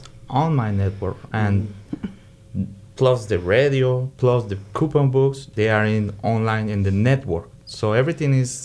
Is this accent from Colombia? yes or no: yes; Colombia; English is a second language; now in United States; I came here 8 years ago. I didn't speak any English. I didn't know nobody. I'm from New York, but I grew up outside of another country, you know, Colombia.